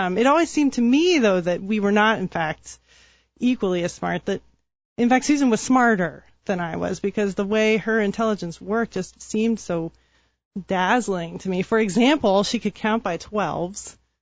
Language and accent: English; Oregon, United States; born there; because I was born in Oregon, which, as everyone knows, makes you have a different skin color than someone born in Virginia.